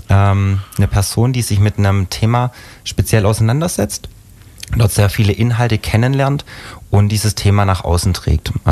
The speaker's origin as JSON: {"language": "German", "region": "Baden-Württemberg", "country": "Germany", "said": "Ich komme aus der Region Kirchheim-Nürtingen."}